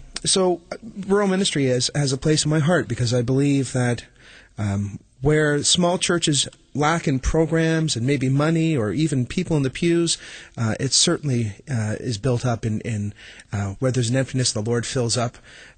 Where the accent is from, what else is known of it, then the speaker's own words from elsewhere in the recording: Montreal, Quebec, Canada; born there; now in Kempville, Canada; I was born in Montreal, but ended up in Kempville, and that's my home base, basically.